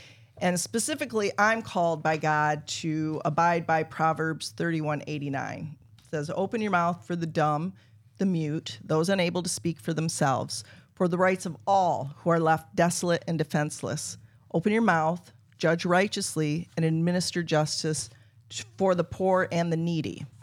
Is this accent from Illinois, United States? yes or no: no; Michigan, United States; now in Naples, United States; I'm from the communist state of Michigan originally. And I was so happy to get out of there.